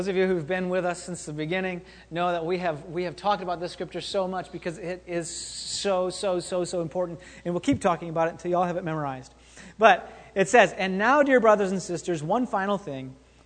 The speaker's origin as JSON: {"language": "English", "region": "Wisconsin", "country": "United States", "tie": "born or raised there", "said": "I grew up in Wisconsin, so that was normal."}